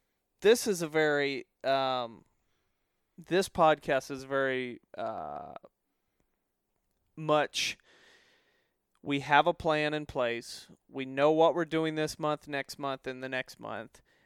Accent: the Ozarks, United States; You know, my hometown, I think back to there's this giant deer everybody's talking about. And, you know, giant for the Ozarks.

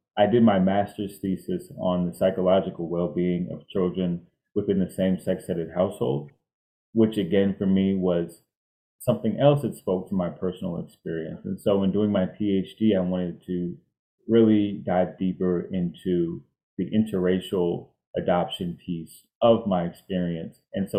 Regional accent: Washington, District of Columbia, United States; also born or lived in Maryland; I was adopted from Washington, D.C. in the mid-90s, and I grew up here in the United States in and around the Washington, D.C. and Maryland area.

